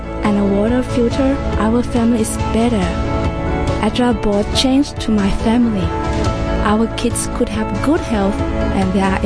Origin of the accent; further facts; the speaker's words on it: Cambodia; I am 55 years old, and I am from Cambodia.